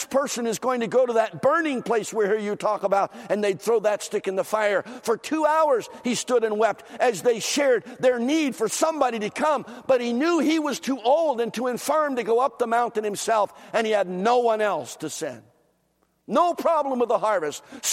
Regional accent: Philadelphia, Pennsylvania, United States; I was preaching in a church just south of where I grew up in Philadelphia.

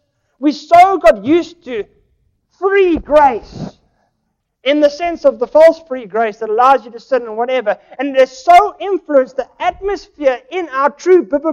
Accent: South Africa; I came from South Africa.

